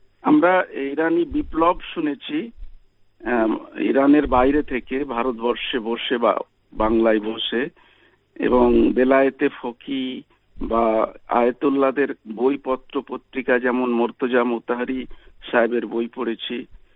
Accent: India; আমরা মূলত ভারতীয় সংস্কৃতি, মিশ্র সংস্কৃতিতে ছোট থেকে বড় হয়েছি, যেখানে হিন্দু, মুসলমান, শিখ, জৈন, খ্রিস্টান, এরকম একটি মিশ্র সংস্কৃতির মাধ্যমে আমরা বড় হয়েছি।

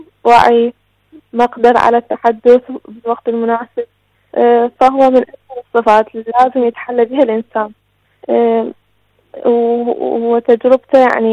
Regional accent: Iraq; من العراق.

